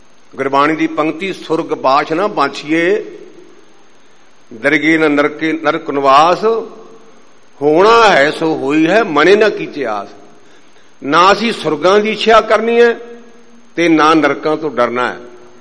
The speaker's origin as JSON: {"language": "Punjabi", "town": "Patti", "region": "Punjab", "country": "India", "tie": "born or raised there", "said": "ਪਾਕਿਸਤਾਨ ਤੋਂ ਪਹਿਲਾਂ ਮੇਰਾ ਪਿੰਡ ਲਾਹੌਰ ਜ਼ਿਲ੍ਹੇ ਵਿੱਚ ਆਉਂਦਾ ਸੀ ਤੇ ਮੁੜ ਕੇ ਪੱਟੀ ਤਸੀਲ ਸਾਡੇ, ਅਸੀਂ ਉਹਦੇ ਵਿੱਚ ਆ ਗਏ।"}